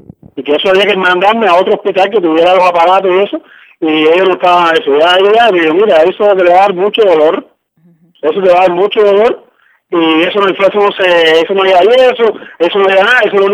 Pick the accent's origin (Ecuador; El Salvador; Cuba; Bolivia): Cuba; Yo soy un infeliz, un cubano, martiano